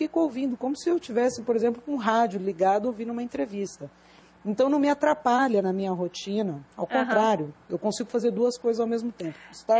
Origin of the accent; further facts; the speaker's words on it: Brazil; accent: caipira; É, então, nós somos caipiras mesmo. É. Tanto que dá para perceber no nosso sotaque.